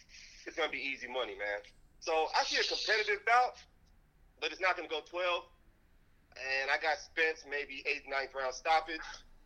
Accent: Austin, Texas, United States; And y'all know I'm from Austin, Texas. I rep Texas hard.

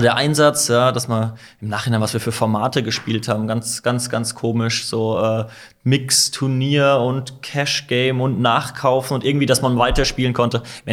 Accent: Baden-Württemberg, Germany; Ja, komme mal aus einem schönen Dorf im Schwarzwald, bin ich groß geworden.

